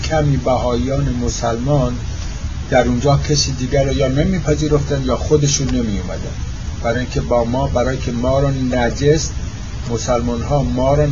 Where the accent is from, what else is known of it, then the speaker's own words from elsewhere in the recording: Yazd, Iran; also born or lived in Kerman; من در تاریخ 3 ژوئیه 1907 در کرمان متولد شدم. به در سن 2 یا 3 سالگی پدر و مادر من به طرف یزد از کرمان حرکت کردن.